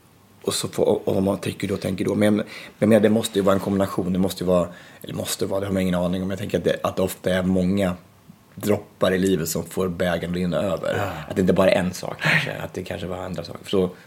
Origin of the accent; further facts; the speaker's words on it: Örebro, Örebro County, Sweden; Medan jag var hemma i Örebro då i veckan, så passade jag på och träffade mamma och pappa i stadsparken.